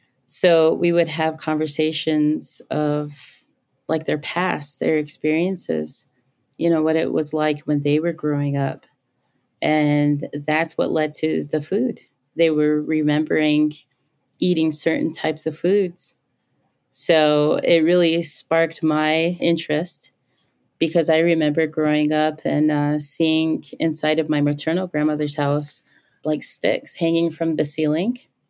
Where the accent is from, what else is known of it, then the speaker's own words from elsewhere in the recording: Rapid City, South Dakota, United States; I grew up mainly in Rapid City, is where I live now. I grew up mainly here, both on and off the reservation, but the majority of my life was spent here in Rapid City.